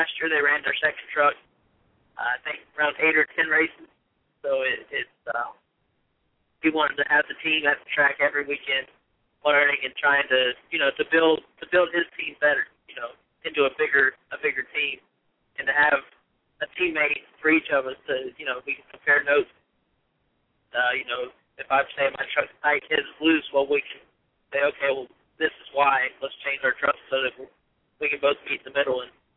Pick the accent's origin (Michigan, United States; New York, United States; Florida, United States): Florida, United States; Fort Myers; I grew up in Fort Myers, and my family lives there.